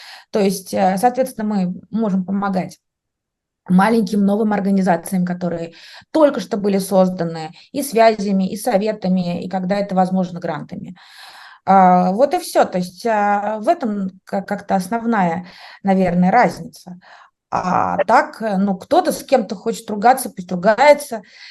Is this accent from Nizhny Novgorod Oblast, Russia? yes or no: yes; Nizhny Novgorod, Nizhny Novgorod Oblast, Russia; moved away; когда в последний раз я была в России, в Нижнем Новгороде, откуда я родом